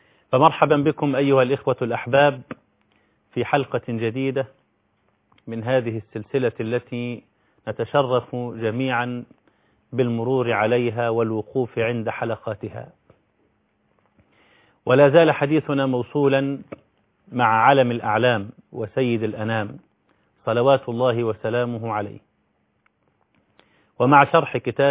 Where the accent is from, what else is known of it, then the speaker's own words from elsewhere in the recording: Egypt; يعني وجود ناس معتصمة في التحرير ده أمر أصبح مألوفا عندنا في مصر